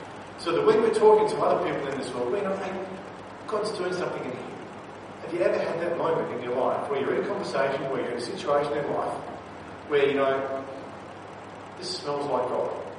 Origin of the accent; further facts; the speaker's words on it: Mount Claremont, Western Australia, Australia; And I grew up in Mount Claremont